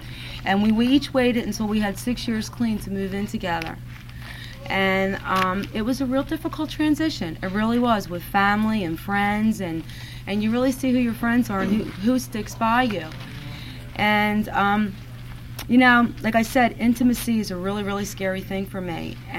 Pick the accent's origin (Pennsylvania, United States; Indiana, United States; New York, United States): Pennsylvania, United States; Philadelphia; I grew up in Philadelphia, and let me tell you something, right? My addiction was everywhere.